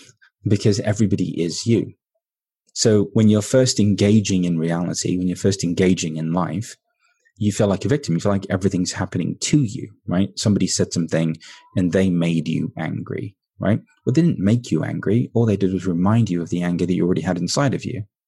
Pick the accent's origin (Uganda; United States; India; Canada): India; So I'm Indian.